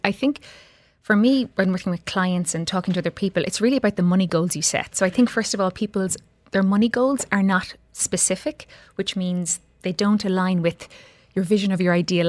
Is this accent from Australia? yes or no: no; Ireland; moved away as an adult; so obviously I'm Irish, and I have to say, like, my parents were pretty good with money. But what really, really affected me was I left Ireland during the last financial recession.